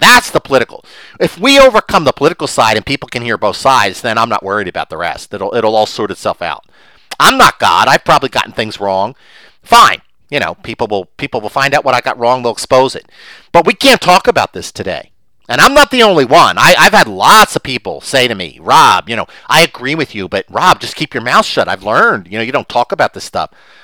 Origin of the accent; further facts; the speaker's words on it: Philadelphia, Pennsylvania, United States; I grew up in Northeast Philadelphia. Certainly it was a Democratic stronghold when I was growing up.